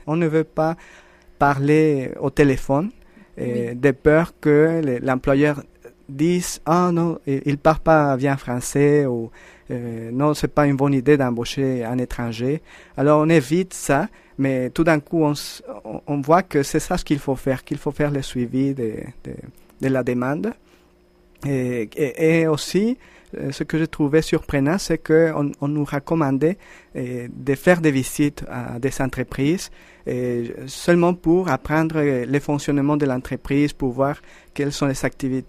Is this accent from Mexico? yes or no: yes; Mexico; French is a second language; now in Drummondville, Canada; Et quand on est parti du Mexique, on voulait trouver une ville plus sécuritaire et avoir une vivre plus près de la nature. Et nous trouvions que Drummondville pouvait nous offrir ça